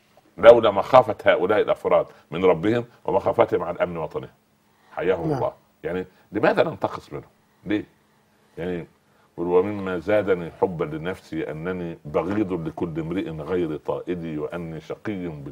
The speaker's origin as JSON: {"language": "Arabic", "region": "Upper Egypt", "country": "Egypt", "tie": "born or raised there", "said": "يعني الصعيد اهلي وارضي التي نشات فيها"}